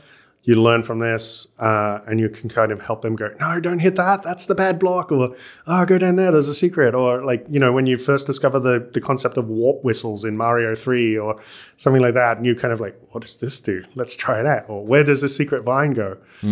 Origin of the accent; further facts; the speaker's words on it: Coventry, West Midlands, United Kingdom; where I grew up in Coventry in the UK, it's a nice city. It's kind of known for its universities these days. It's where like Jaguar Motors came from. It's a bit rough around the edges. But like it's an okay kind of UK city in the middle kind of thing.